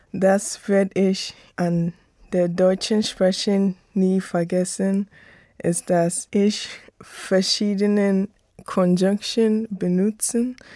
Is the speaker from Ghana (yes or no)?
yes; Ghana; German is a second language; now in Germany; Ich komme aus Ghana. Ich bin geboren im Jahre 1999. Ich lerne Deutsch, weil ich lebe in Deutschland